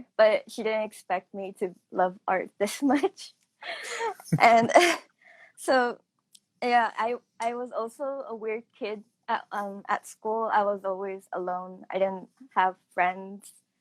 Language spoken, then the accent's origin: English; San Jose, California, United States; Yes, I'm from San Jose, California, and I recently graduated from art school this May